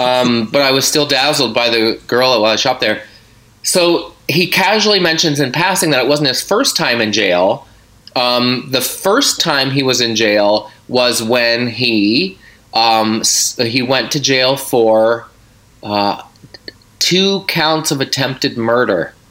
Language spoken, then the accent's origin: English; Nova Scotia, Canada; And I was like, no, I'm actually from Nova Scotia, just going home.